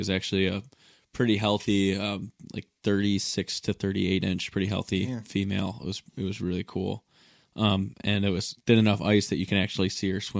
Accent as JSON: {"language": "English", "town": "Pewaukee", "region": "Wisconsin", "country": "United States", "tie": "born or raised there", "said": "was right off my house, is across the lake or across the road from Pewaukee Lake, which is born and raised in Pewaukee, Wisconsin. Grew up here and love everything about this lake."}